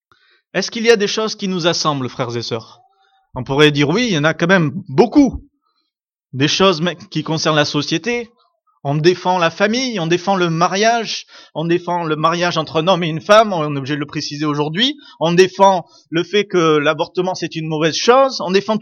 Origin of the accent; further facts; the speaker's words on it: France; nous, en tant que Français connus par le monde